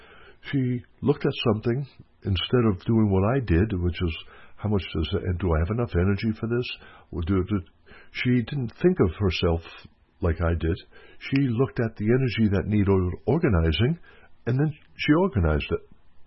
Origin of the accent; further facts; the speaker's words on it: Florida, United States; We're from Florida. We're wearing sandals and no socks.